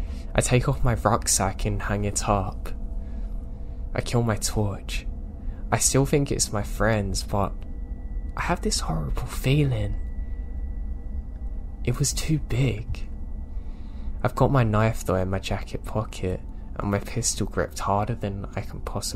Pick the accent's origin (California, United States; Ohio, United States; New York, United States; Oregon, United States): California, United States; My hometown is super tiny and has a fairly popular ski resort on the western side of town.